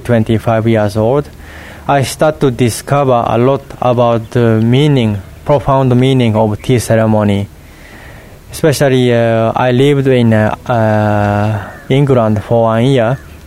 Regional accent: Kyoto, Japan; English is a second language; particularly my hometown in Kyoto. Kyoto is a cultural city, so those traditional cultures are still conducted in present days.

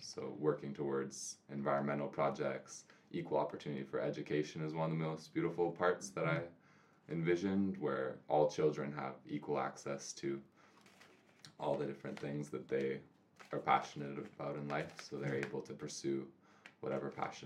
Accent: Seattle, Washington, United States; Near Seattle, Washington, I grew up mostly.

